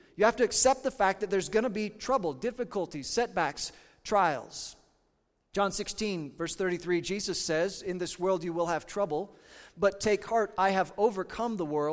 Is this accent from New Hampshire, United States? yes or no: no; Kansas, United States; I grew up in Southeast Kansas, and it was most of the time, it was like we were in the home team. We were a few hours south of Kansas City.